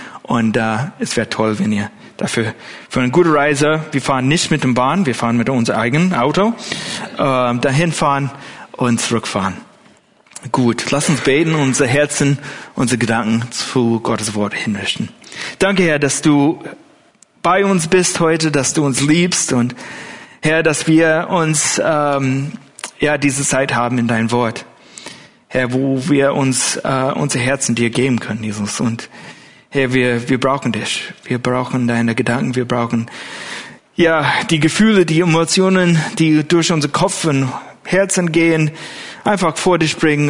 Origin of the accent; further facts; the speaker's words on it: Costa Mesa, California, United States; German is a second language; now in Germany; bei uns in der Gemeinde. In Calvary Chapel Costa Mesa, wo ich aufgewachsen bin.